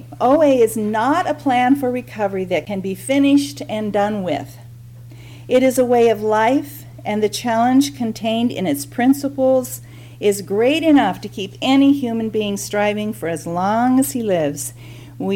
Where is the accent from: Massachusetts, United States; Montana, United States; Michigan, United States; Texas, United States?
Montana, United States; Stevensville; from Stevensville, Montana